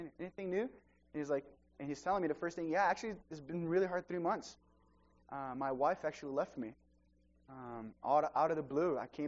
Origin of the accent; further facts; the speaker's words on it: Brazil; English is a second language; I'm from Brazil, for those of you who don't know me, and I had just finished high school. I had gone back to visit my family in Brazil.